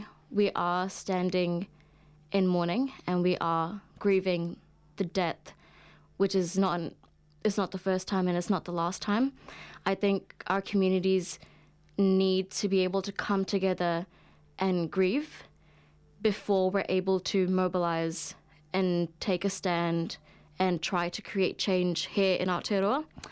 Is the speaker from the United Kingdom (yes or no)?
no; Pakistan; now in Auckland, New Zealand; But I grew up in Pakistan, and I know for a fact, like, talking about the things that I can talk here on air is not accepted at all.